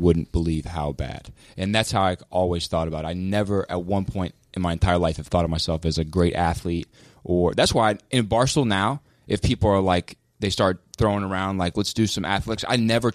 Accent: North Carolina, United States; I'm from North Carolina, so we don't really have, we do have the Panthers, but it's a relatively new team.

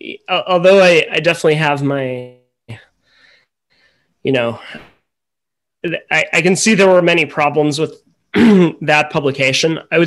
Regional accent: Westchester, New York, United States; I was in Westchester, like in the suburbs outside of New York at that point, but so I was, you know, going into the city on weekends for shows and things like that.

